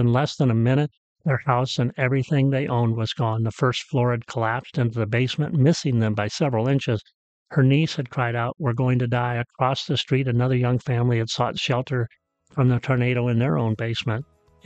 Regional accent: Rochelle, Illinois, United States; an F4 tornado with winds of 200 miles an hour hit my hometown in Rochelle, Illinois.

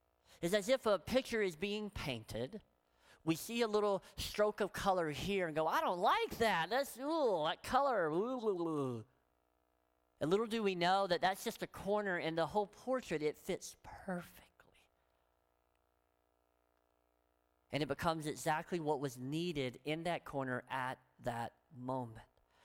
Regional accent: Tennessee, United States; But nonetheless, it was an odd, and I can say that I'm from Tennessee.

